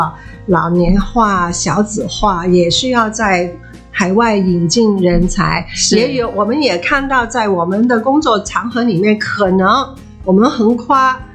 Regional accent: Hong Kong; now in Taiwan; 我是香港人，我现在在台湾居住了。

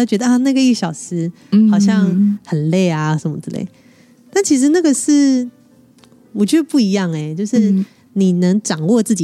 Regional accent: Taiwan; 像我自己也是在台湾土生土长学英文的

